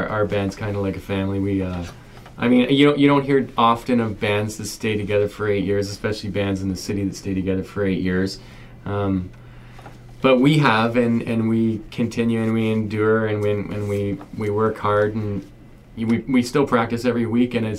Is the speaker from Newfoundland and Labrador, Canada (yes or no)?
no; Sudbury, Ontario, Canada; now in Toronto, Canada; And we had both moved to Toronto from Sudbury. We were both born and raised in Sudbury, and different paths led us to Toronto.